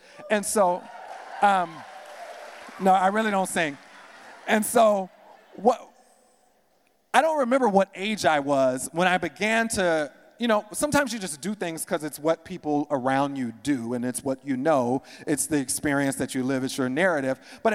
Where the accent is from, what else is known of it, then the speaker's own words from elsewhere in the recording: South Carolina, United States; So I grew up in South Carolina.